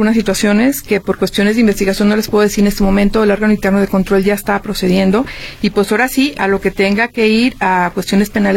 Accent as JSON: {"language": "Spanish", "town": "León", "region": "Guanajuato", "country": "Mexico", "moved": "as an adult", "said": "Soy originaria de León, Guanajuato. Me vine hace... Híjoles, tengo más de la mitad de mi vida aquí. Me vine a estudiar la carrera y pues ya me quedé"}